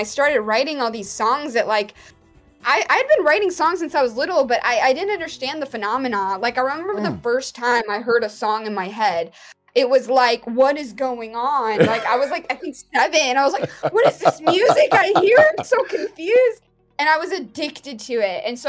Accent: Ohio, United States; also born or lived in Mexico; So I was born in Mexico, actually, and my dad actually got a job transfer to the United States. So when I was about 2 years old, I came here, actually to Ohio, randomly.

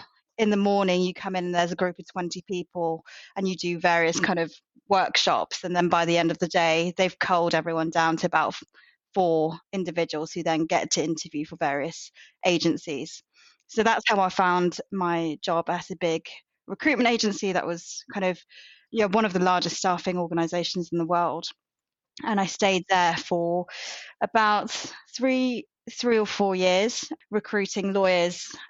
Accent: Birmingham, West Midlands, United Kingdom; also born or lived in London; where I grew up in Birmingham and London.

